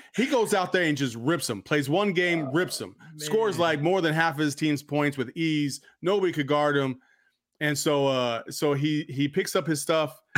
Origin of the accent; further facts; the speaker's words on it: Chandler, Arizona, United States; also born or lived in Tucson / Prescott; from Chandler, from Tucson, from Cordis, from Prescott, whatever you want to say.